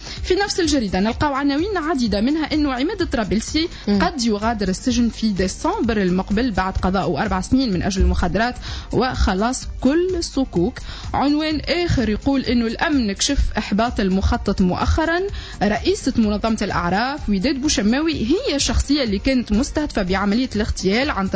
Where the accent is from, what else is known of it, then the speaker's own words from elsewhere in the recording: Tunisia; هذا حال بلادي تونس اليوم